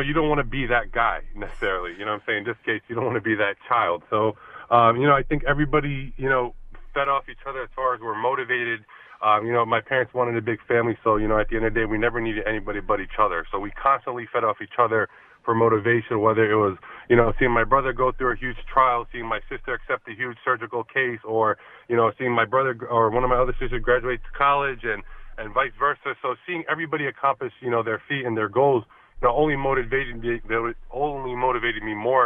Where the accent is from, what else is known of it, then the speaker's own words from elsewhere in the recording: New York City, New York, United States; also born or lived in Brooklyn; growing up in New York City because it exposed me to so much diversity throughout my childhood. You know, New York City, you know, being born in Brooklyn, Sunset Park, and be around, you know, Spanish and Asians and that kind of community.